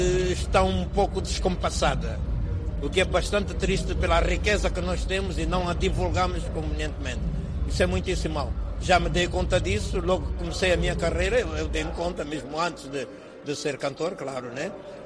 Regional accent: Angola

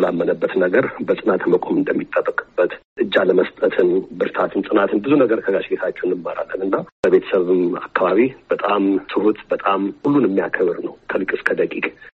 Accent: Ohio, United States; እኔ እዚህ አሜሪካን ሀገር ነው ተወልጄ ያደግኩት።

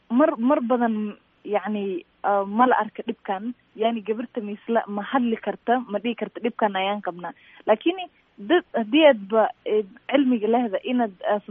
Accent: Mandera County, Kenya; waxaan ka imaaday dhinaca waqooyi bari, qaasatan Mandera.

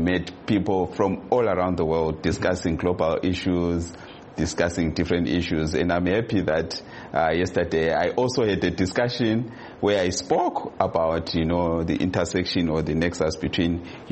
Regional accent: Plumtree, Matabeleland South, Zimbabwe; in Plumtree, my hometown, we use Kalanga.

